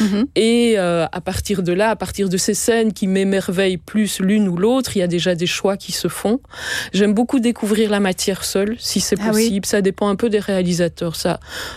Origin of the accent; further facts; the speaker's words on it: Namur, Wallonia, Belgium; Je suis namuroise